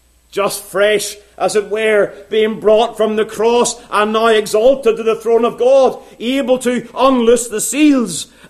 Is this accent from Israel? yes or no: no; United Kingdom; being a British subject